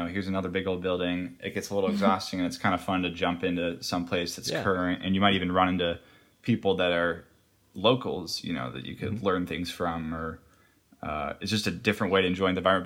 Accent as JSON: {"language": "English", "town": "Denver", "region": "Colorado", "country": "United States", "said": "I'm from Denver, Colorado, originally."}